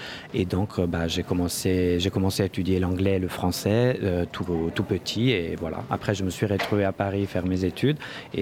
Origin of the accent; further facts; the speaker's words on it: northern Italy, Italy; first language Valoche; French is a second language; Donc, ma langue maternelle, c'est justement le valoche, qui est une langue minoritaire qui est en train de disparaître.